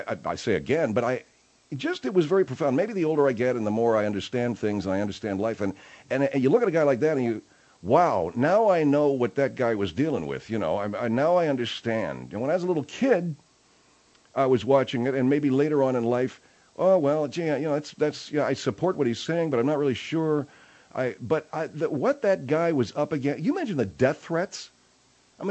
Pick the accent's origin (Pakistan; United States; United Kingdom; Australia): United States; I like to think it's because I'm an American, you know, I like everything about this country.